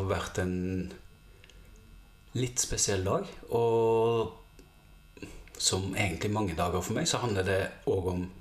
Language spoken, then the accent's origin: Norwegian; Karmøy, Rogaland, Norway; Jeg er 100% vestlending. Jeg har vokst opp på Karmøy.